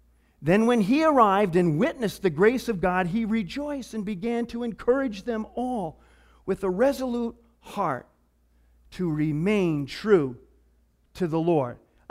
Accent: Germany; my home country, Germany

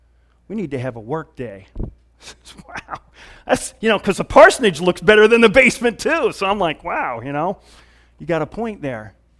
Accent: Midwest, United States; You know, I'm from the Midwest, man. We're into shoe polishing.

